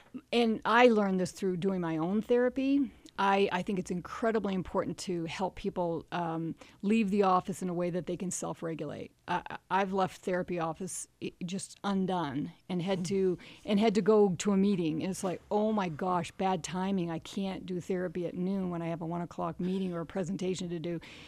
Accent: East Coast, United States; now in Park City, United States; I've been in Park City for about 30 years. I came from the East Coast, and I wasn't a child athlete.

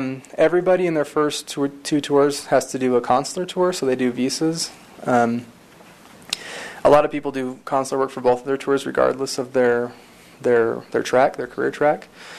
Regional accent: Utah, United States; So I ended up in Tijuana because I'm from Utah, you know. It's, you know, like a day drive from here to there.

